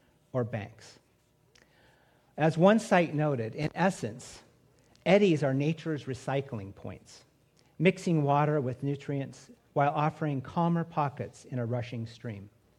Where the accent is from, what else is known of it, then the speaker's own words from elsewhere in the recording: Washington, United States; So growing up in Washington State from ages 5 to 15, one of my cherished memories of summer was hanging out in a little town named Winthrop, way north, getting up near Canada, tucked in the North Cascade Mountains